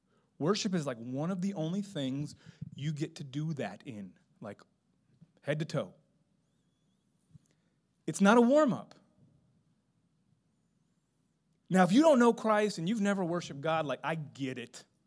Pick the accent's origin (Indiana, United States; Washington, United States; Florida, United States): Florida, United States; Miami; I grew up in Miami, so this is for me, this is how I picture it.